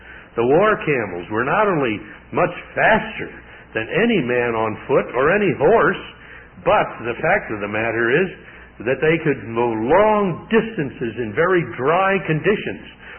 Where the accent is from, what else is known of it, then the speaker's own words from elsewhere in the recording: Midwest, United States; I grew up in the Midwest. I think, for example, I live in the state of Iowa, and our loamy soil with its rich topsoil, we're spoiled.